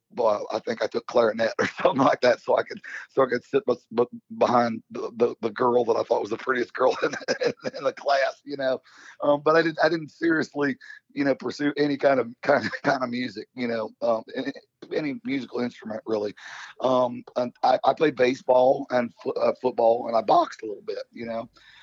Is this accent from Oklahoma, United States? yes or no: no; Norwood, Ohio, United States; also born or lived in Kentucky; I grew up in Norwood, Ohio, which is part of right in the middle of Cincinnati.